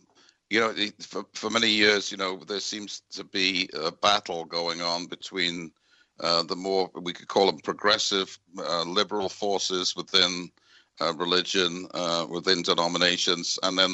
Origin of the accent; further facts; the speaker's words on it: United Kingdom; moved away as an adult; now in United States; When I first came to the States and about 40 years ago from Britain, you know, I grew up in Britain